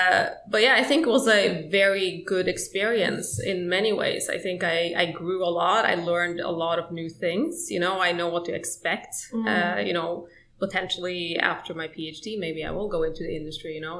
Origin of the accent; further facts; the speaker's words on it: Norway; English is a second language; also born or lived in Sweden; I am originally from Norway, but I'm half Polish as well. My academic background is from Sweden. So I have my bachelor's and master's from Linköping University in Sweden.